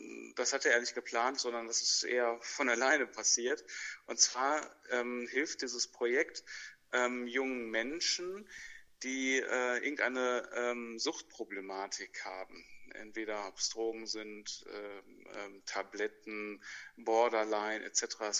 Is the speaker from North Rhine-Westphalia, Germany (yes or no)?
yes; Oberntudorf, North Rhine-Westphalia, Germany; also born or lived in Paderborn; ich komme ganz aus der Nähe, und zwar aus Oberntudorf. Geboren bin ich aber direkt in Paderborn im Brüderkrankenhaus und bin in Paderborn auch zur Schule gegangen. Ich war auf dem Reißmann-Gymnasium.